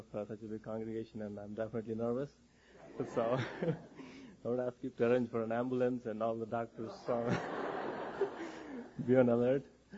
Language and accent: English; Guntur, Andhra Pradesh, India; born there; I come from a Christian family. I was born in South India. It's called Guntur. My grandparents are Christians, and my dad comes from a Christian family. My mom, she has a Hindu background.